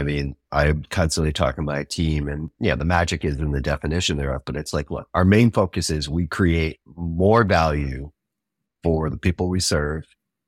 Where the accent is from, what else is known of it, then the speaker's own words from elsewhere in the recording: United States; I'm American. I speak one language.